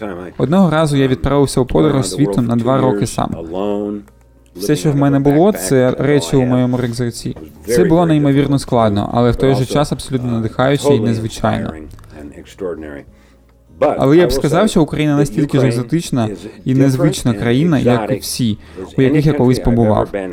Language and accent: Ukrainian; Cleveland, Ohio, United States; До речі, чоловік з Клівленда був першим, хто переклав усі його вірші з української на англійську. Це саме те місто, звідки я родом.